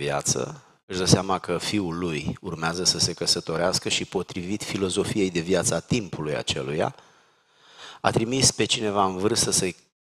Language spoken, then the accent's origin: Romanian; Giurgiu, Giurgiu County, Romania; M-am născut în Giurgiu, sub București, un oraș pe malul Dunării, un oraș mai mic, sub o influență turcească, într-o zonă destul de diferită de Banat, de Ardeal în general.